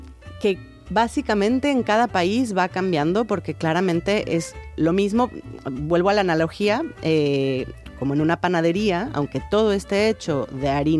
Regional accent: Mexico; como mexicana, además del tamal que estamos escuchando

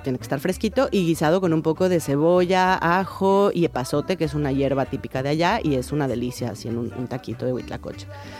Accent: Mexico; como mexicana, además del tamal que estamos escuchando

